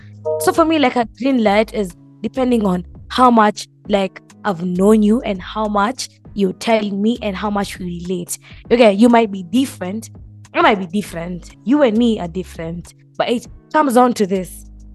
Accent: Kenya; So I'm Kenyan.

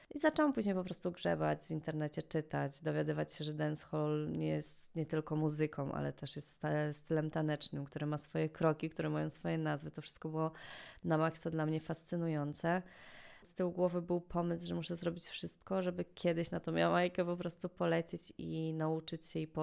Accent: Świdnica, Lower Silesian Voivodeship, Poland; Pochodzę z Polski, a dokładnie pochodzę ze Świdnicy. To jest miasto na Dolnym Śląsku, bardzo piękne, malownicze.

